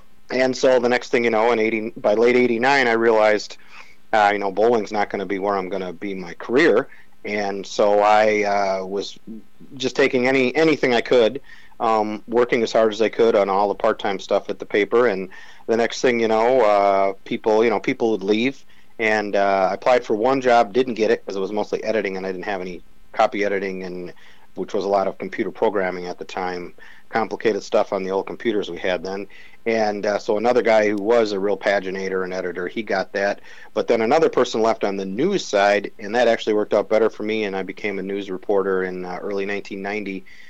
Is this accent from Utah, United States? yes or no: no; Madison, Wisconsin, United States; I grew up in Madison, went to high school here, I've lived here my whole life. So I just love the city.